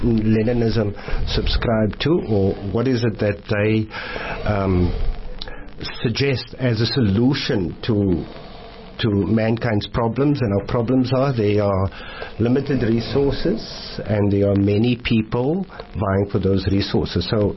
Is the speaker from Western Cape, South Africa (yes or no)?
yes; Cape Flats, Western Cape, South Africa; also born or lived in Rylands; Yeah, I was born there, but I grew up on the Cape Flats.